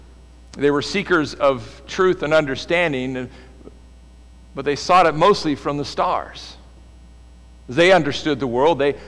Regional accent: California, United States; I grew up in California. I grew up every year. That was New Year's Day. We'd get up, we'd watch the Rose Parade.

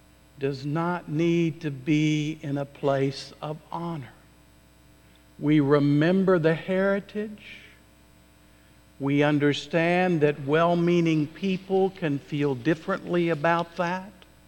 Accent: West Virginia, United States; I was raised in the South, a border state, West Virginia, that seceded from Virginia during the Civil War

